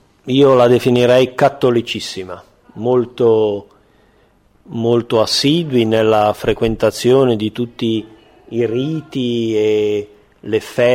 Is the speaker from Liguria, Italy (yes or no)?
yes; Cairo Montenotte, Liguria, Italy; born there; now in Melazzo, Italy; Io sono, diciamo, originario come nascita di Cairo Montenotte, in provincia di Savona, però risiedo in questo paese di Melazzo perché è il paese di provenienza dei miei genitori. Mio padre e mia madre erano proprio di questo paese.